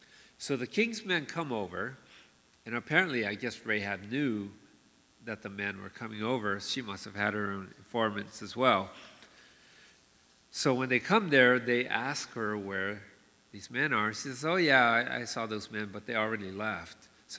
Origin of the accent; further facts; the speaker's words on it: Hawaii, United States; born there; yeah, I was born in Hawaii, but my background's Filipino, and now I live here, and I'm this hybrid person